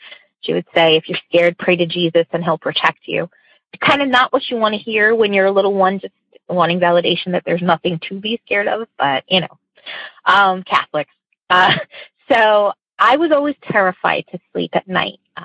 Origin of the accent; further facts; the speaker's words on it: Scranton, Pennsylvania, United States; Hi, I am from Pennsylvania … And I grew up in a house that was over 100 years old, probably closer to 150, that has a really bizarre kind of history